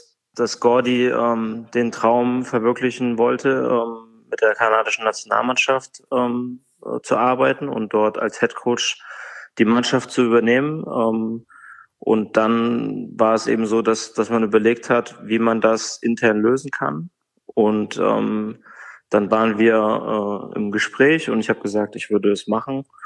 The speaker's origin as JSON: {"language": "German", "town": "Bad Hersfeld", "region": "Hesse", "country": "Germany", "tie": "born or raised there", "said": "Also ich hab so angefangen, also in Bad Hersfeld, in meiner Heimatstadt, mit Jugend."}